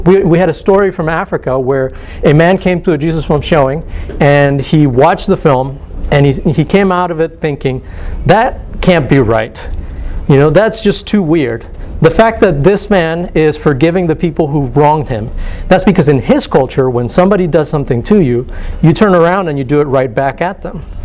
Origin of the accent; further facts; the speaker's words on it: Costa Rica; And Quebecar is a language spoken in my home country of Costa Rica.